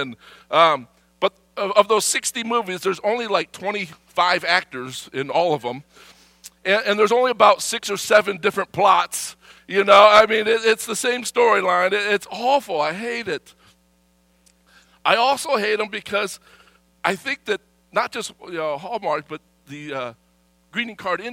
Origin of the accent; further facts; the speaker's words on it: Michigan, United States; Right, growing up in Michigan, this was a huge deal.